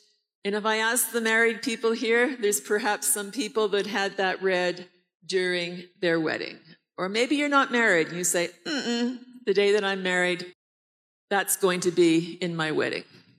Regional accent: Canada; I am Canadian. My husband is Congolese. We were married in Canada.

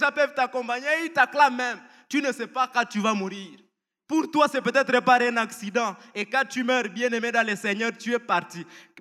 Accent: Goma, North Kivu, DR Congo; vous savez, chez nous en Goma, avec tout ce qui s'est passé

